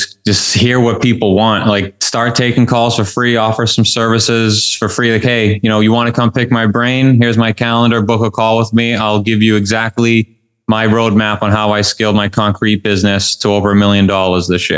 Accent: Boston, Massachusetts, United States; now in Miami, United States; I'm from Boston, but I live in around Miami now.

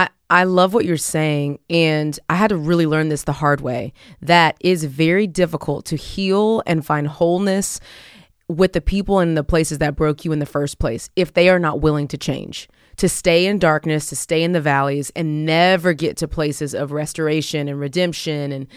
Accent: Texas, United States; I'm from Texas, baby.

